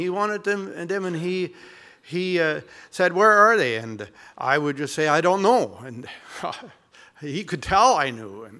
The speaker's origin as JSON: {"language": "English", "country": "Mexico", "tie": "born or raised there", "said": "So I grew up in Mexico with my parents, and my dad has been a farmer, and at heart he still is a farmer."}